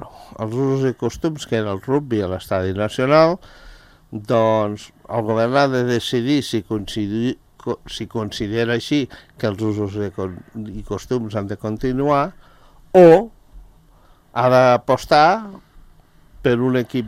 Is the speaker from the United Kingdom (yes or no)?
no; Andorra; Jo, com a andorrà, només faré una pregunta